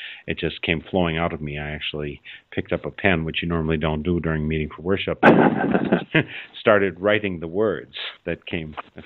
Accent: Wisconsin, United States; I am a white male North American. I grew up in Wisconsin. I'm a Midwesterner.

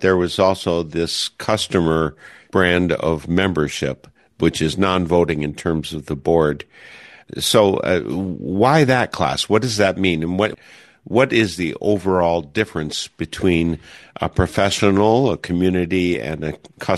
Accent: Oconomowoc, Wisconsin, United States; When I grew up in Oconomowoc, Wisconsin, we went to a medical clinic

